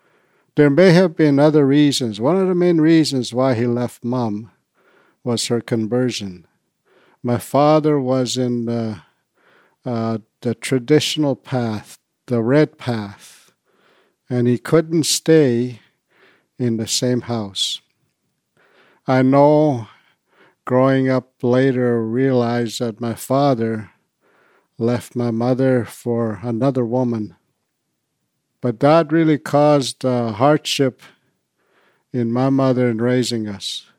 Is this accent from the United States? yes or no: no; Round Lake, Ontario, Canada; I come from Round Lake, Ontario. It's often called Riagamaw these days. And I come from the North Caribou Lake Band of people. I come from a family of 13 children.